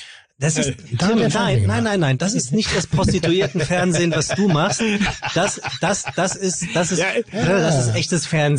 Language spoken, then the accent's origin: German; Frankfurt, Germany; now in Hamburg, Germany; Ja, aus Frankfurt komme ich ja.